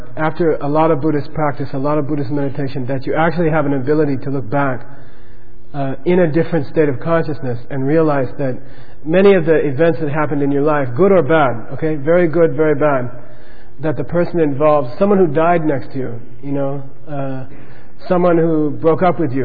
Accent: United States; I know for me as an American

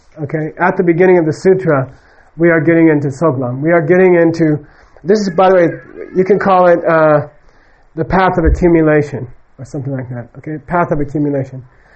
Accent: Arizona, United States; as a normal kid, I grew up in Arizona. I went to a big high school, public high school.

